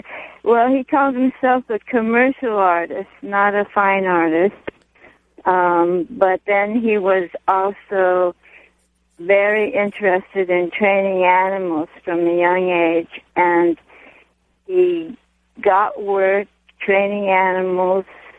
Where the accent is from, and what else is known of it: Los Angeles, California, United States; born or raised there